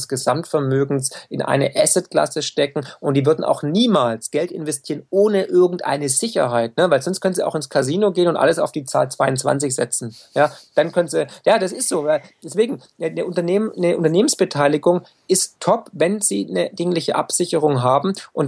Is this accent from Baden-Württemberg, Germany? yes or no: yes; Baden-Württemberg, Germany; ich bin Schwabe, ich komme aus dem Land der Häuslebauer